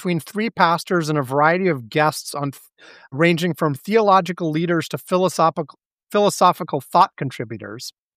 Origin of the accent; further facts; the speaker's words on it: Michigan, United States; We are from West Michigan, and we are best friends who have had a love for the things that go bump in the night for years.